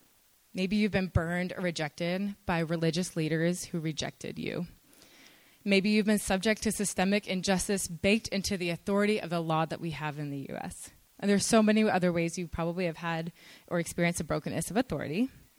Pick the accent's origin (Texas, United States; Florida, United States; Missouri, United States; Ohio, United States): Florida, United States; as a side note, I'm from Florida.